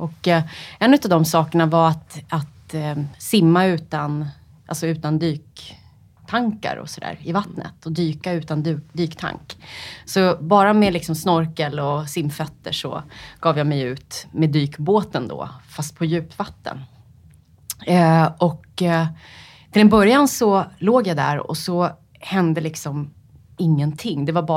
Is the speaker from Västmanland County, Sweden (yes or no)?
no; Upplands Väsby, Stockholm County, Sweden; Jag är uppvuxen i Upplands Väsby.